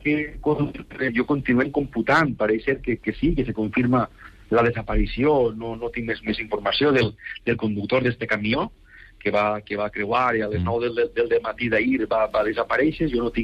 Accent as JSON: {"language": "Catalan", "town": "L'Alcúdia", "region": "Valencian Community", "country": "Spain", "said": "del meu poble, de l'Alcúdia."}